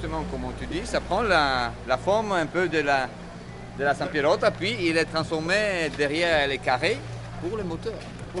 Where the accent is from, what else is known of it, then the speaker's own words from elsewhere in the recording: Poland; French is a second language; moved away; Je suis polonais.